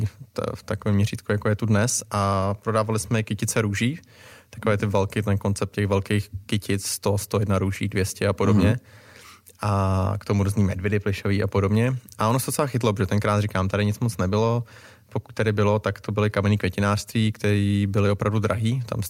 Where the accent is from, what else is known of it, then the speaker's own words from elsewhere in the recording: Prague, Czechia; Pocházím z Prahy a dětství jsem měl super